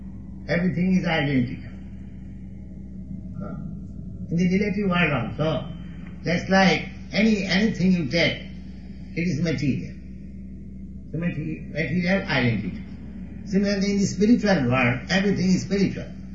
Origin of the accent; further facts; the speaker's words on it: India; English is a second language; I am an Indian, I am a foreigner. 2 or 3 years ago, I was not known to them.